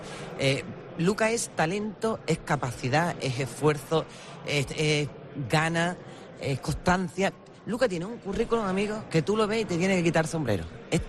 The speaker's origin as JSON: {"language": "Spanish", "town": "Valverde", "country": "Spain", "tie": "born or raised there", "said": "De pura cepa, amigo, valverdeña de pura cepa, como se dice aquí. Muy orgullosa de mi pueblo."}